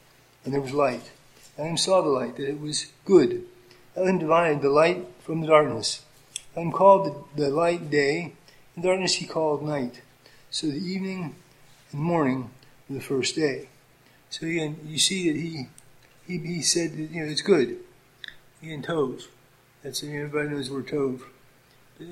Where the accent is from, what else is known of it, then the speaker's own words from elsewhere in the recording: Pennsylvania, United States; We're from Pennsylvania originally, and it's full of old people.